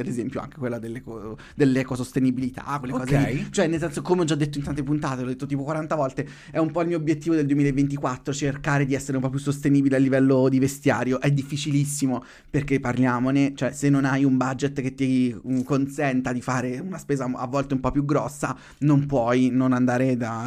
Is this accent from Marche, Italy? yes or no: yes; Marche, Italy; è marchigiana, quindi mi piace pubblicizzare gente delle nostre parti